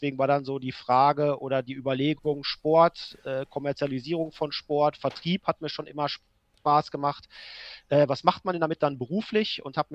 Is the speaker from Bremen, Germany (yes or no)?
no; Bochum, North Rhine-Westphalia, Germany; ich komme aus Bochum, also aus dem Herzen des Ruhrgebietes. So klassische Arbeiterkind-Ruhrgebiets-Biografie vorzuweisen. Also mein Vater hat ganz klassisch bei Thyssen auf der Hütte gearbeitet.